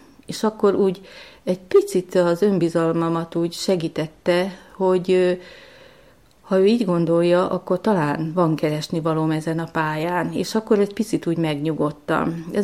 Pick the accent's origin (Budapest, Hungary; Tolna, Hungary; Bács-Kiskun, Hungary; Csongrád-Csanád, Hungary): Tolna, Hungary; És mivel az én szülőfalum és Simontornya, ez 10 kilométer távolságban van egymástól